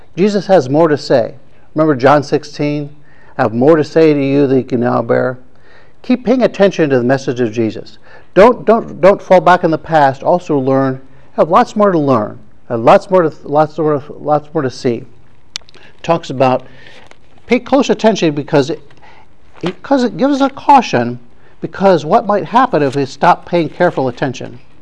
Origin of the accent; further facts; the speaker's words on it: Ohio, United States; I grew up in Ohio. We knew the aura of the Buckeyes.